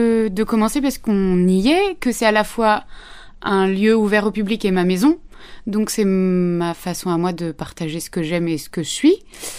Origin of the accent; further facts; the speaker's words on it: Bordeaux, Nouvelle-Aquitaine, France; C'est pas là où j'ai grandi, de l'autre côté de la banlieue bordelaise